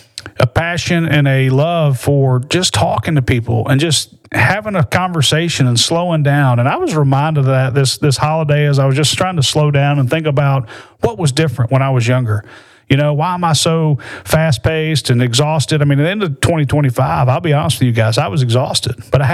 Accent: Crestline, Alabama, United States; Because, you know, I grew up in Crestline, Alabama, and my family and I talk about this all the time.

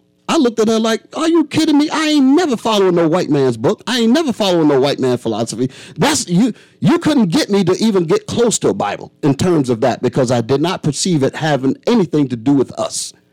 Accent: New York, United States; I'm from New York originally. I've seen what crack, well, crack wasn't there. It was heroin.

